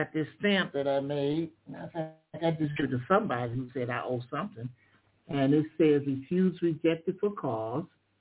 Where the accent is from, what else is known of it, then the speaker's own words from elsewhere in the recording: Michigan, United States; In Michigan, I'm from Michigan, so I use Michigan laws.